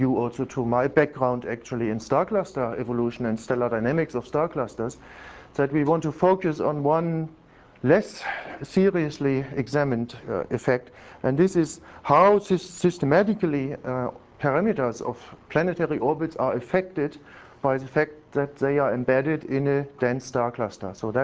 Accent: Heidelberg, Baden-Württemberg, Germany; I'm from Heidelberg.

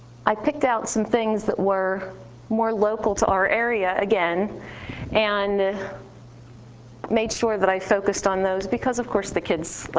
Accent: Pennsylvania, United States; in fact, I'm from Pennsylvania. There was somebody from Penn State University here last year. Our students were all excited about that, seeing that there was somebody from around home.

